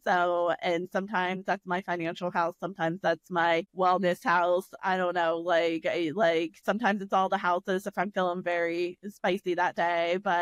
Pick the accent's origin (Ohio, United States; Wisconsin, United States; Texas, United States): Ohio, United States; Dayton; I'm from Dayton, Ohio.